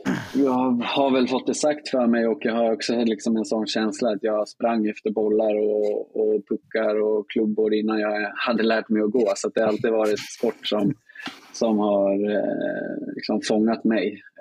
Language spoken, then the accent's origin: Swedish; Gävle, Gävleborg County, Sweden; jag har jättemycket fint att säga om min uppväxt i Gävle, både med familj, vänner och möjlighet att spela både hockey och fotboll på en hög nivå också. Så att Gävle för mig är en väldigt fin stad och det var en fantastisk uppväxt.